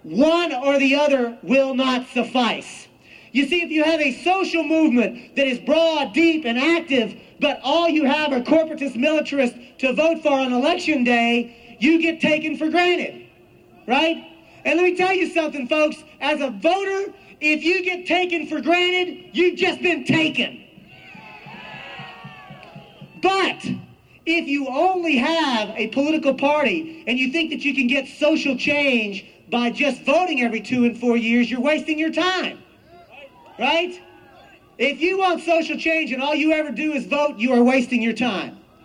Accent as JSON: {"language": "English", "region": "Texas", "country": "United States", "said": "I'm from Texas, and I'm here to make amends."}